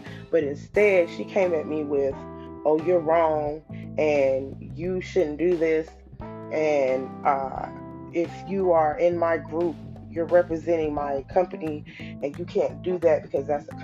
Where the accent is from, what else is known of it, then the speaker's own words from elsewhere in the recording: South Carolina, United States; also born or lived in Georgia / New Jersey / Ohio; now in North Carolina, United States; I grew up in South Carolina, went to Georgia, went to New Jersey. I've gone to Ohio, and I'm currently in North Carolina.